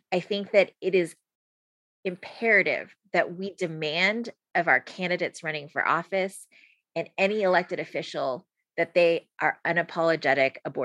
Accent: San Antonio, Texas, United States; I'm from San Antonio, so I like the Spurs kind of by default and community.

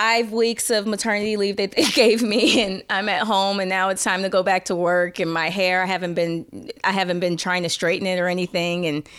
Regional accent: St. Louis, Missouri, United States; worked in my hometown, St. Louis, for two contracts.

